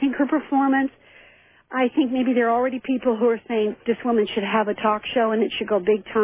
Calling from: Seattle, Washington, United States; I'm calling from Seattle, Washington.

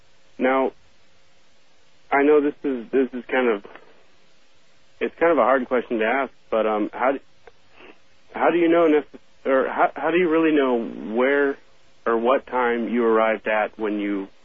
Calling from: Fairbanks, Alaska, United States; Only from KFAR.

